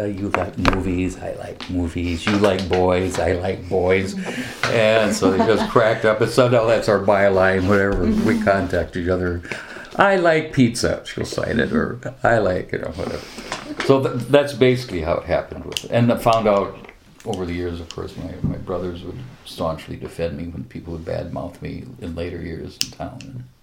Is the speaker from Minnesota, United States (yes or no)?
yes; Wabasha, Minnesota, United States; when that creepy man from Wabasha was hounding me all the time from my hometown.